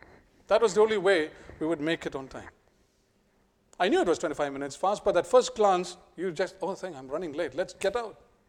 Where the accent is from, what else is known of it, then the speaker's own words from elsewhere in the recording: India; English is a second language; especially if being an Indian, you know, the Indian, we call it the Indian standard time